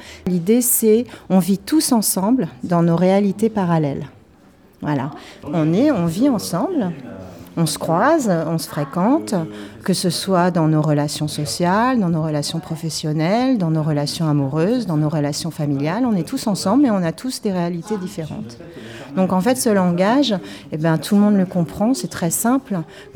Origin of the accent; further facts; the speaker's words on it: Normandy, France; je viens de Normandie, près de Cherbourg, entre Cherbourg et Caen.